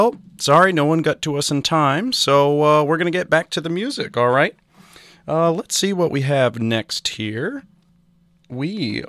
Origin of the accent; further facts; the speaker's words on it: Maine, United States; It reminds me of a classic tradition growing up in SoMe, or Southern Maine, for those of you not familiar.